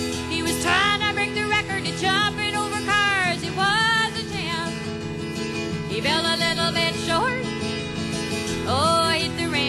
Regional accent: Texas, United States; I'm from Texas, and generally, you know, the first time I go somewhere, people don't understand a darn thing I'm saying.

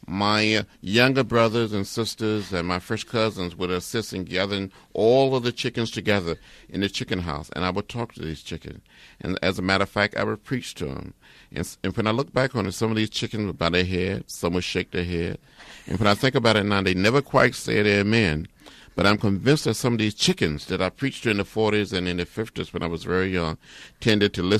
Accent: Troy, Alabama, United States; Well, I grew up in Alabama, about 50 miles from Montgomery, near a little place called Troy. My father had been a sharecropper, a tenant farmer. I grew up very, very poor

